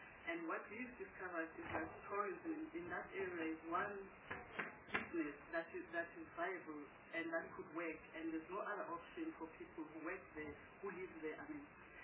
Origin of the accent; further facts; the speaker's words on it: KwaZulu-Natal, South Africa; I come from KwaZulu-Natal